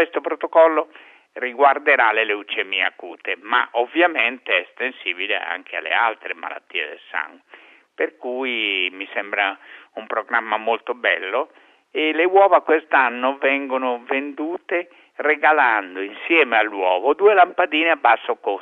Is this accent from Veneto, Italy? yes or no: no; Bergamo, Lombardy, Italy; now in Rome, Italy; io bergamasco mi sento però cittadino di Roma fino al midollo